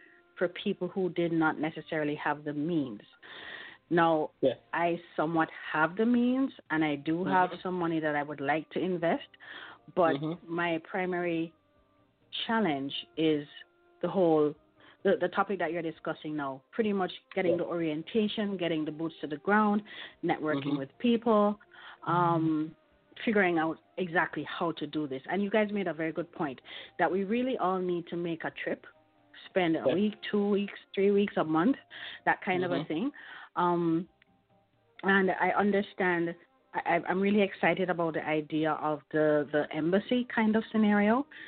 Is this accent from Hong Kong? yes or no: no; Jamaica; now in Canada; I'm calling from Canada. Canadian-born to Jamaican parents, grew up in Jamaica